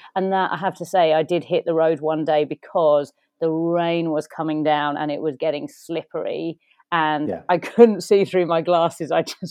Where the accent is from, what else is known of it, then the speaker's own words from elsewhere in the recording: East of England, United Kingdom; and into Hertfordshire, which is where I'm from. And I really wanted to showcase a few projects from my hometown